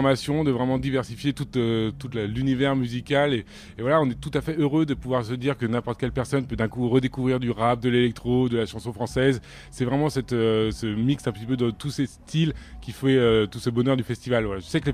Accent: Bréal-sous-Montfort, Brittany, France; petit plaisir de se dire qu'à Bréal-sous-Montfort, dans ma ville natale, il va à un moment donné avoir

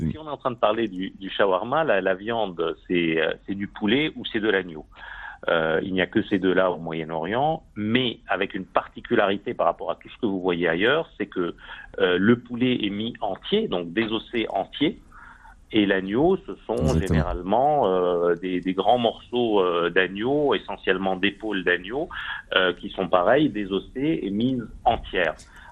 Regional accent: Paris, Île-de-France, France; Alors moi, je suis parisien

